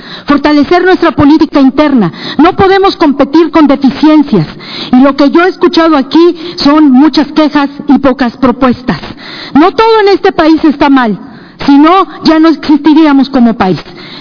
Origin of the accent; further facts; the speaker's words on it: Mexico; habiéndonos preparado primero como productores y después como mexicanos